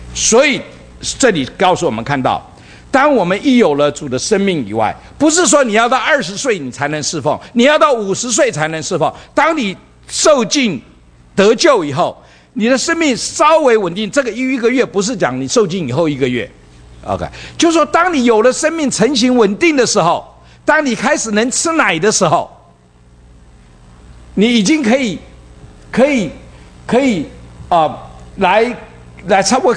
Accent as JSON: {"language": "Chinese", "country": "China"}